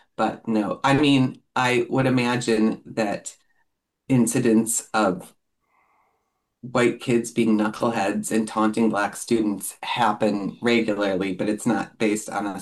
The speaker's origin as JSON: {"language": "English", "town": "Detroit", "region": "Michigan", "country": "United States", "lives_now": "Eugene, United States", "said": "I am from Detroit. My husband's from Cleveland. So it's always an interesting experience raising a kid in Eugene, Oregon"}